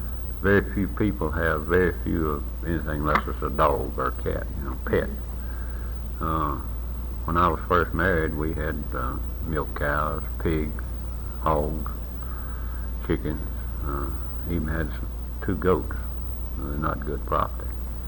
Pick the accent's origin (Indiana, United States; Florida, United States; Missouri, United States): Missouri, United States; born there; Went to the latest house that I was born at in Missouri when I was about 5 years old.